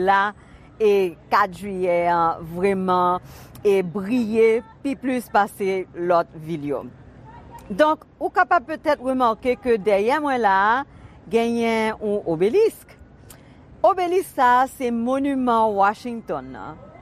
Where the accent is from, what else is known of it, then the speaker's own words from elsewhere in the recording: Haiti; Dis-nous que en tant que haïtienne américaine 4 juillet c'est une fête nationale